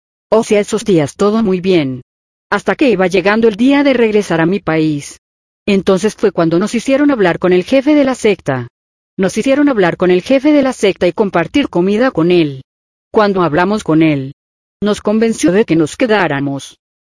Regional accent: Argentina; now in Spain; Nosotras somos argentinas. Y hace 7 años que estamos en España. Vinimos para buscar empleo y poder salir adelante ya que la situación en mi país está muy mala. Somos argentinas pero con ascendencia española. Mis bisabuelos eran de aquí.

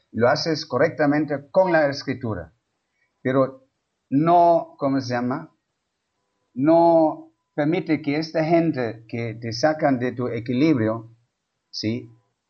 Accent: Germany

